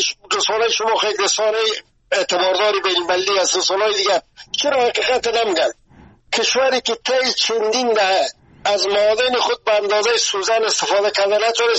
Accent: Afghanistan; ما همه ما که از افغانستان هستیم

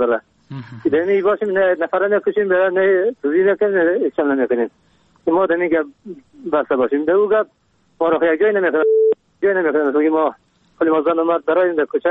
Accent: Kabul, Afghanistan; از کابل هستم.

